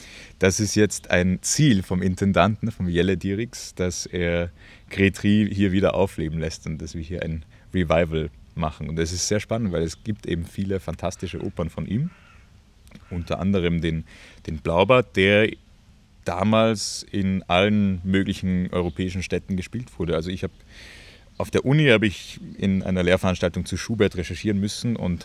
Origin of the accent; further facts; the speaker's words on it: Vienna, Austria; Ich komme aus Wien und studiere auch dort.